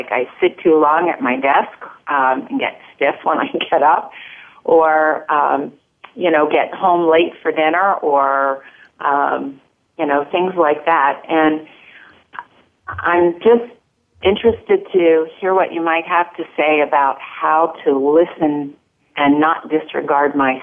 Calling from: Tannersville, Pennsylvania, United States; Hi, I'm in Tannersville, Pennsylvania, which is in the northeast of Pennsylvania.

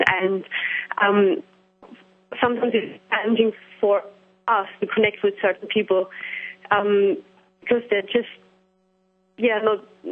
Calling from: London, United Kingdom; I'm calling in from London, from UK.

